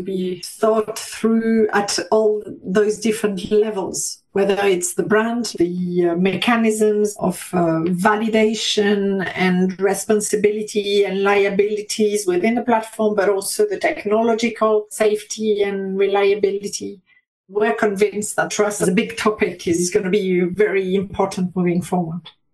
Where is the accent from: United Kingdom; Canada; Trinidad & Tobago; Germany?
Germany; accent: German; English is a second language; So, Dankeschön, Matthias and Mike, Michael, my German accent